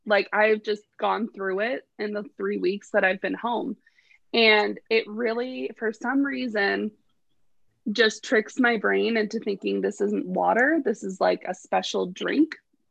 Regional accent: Washington, United States; I'm born and raised in Washington. It's leaf water.

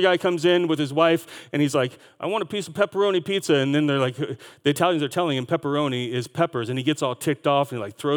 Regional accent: United States; I mean, I know as an American, the first time I traveled outside the country, I just thought, like, I can do whatever I want.

